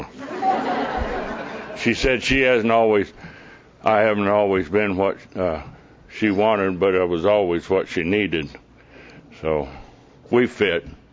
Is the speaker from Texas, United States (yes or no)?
yes; Perryton, Texas, United States; also born or lived in Oklahoma; I was born in Perryton, Texas, Prairie Dog Town, and I was reared in the panhandle of Texas, Oklahoma, up in no man's land